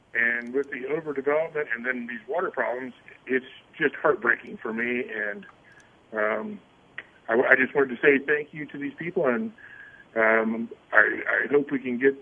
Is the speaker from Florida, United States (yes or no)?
yes; Fort Myers Beach, Florida, United States; I'm a water guy, and I grew up on Fort Myers Beach, and been in the water industry in South Florida for many years.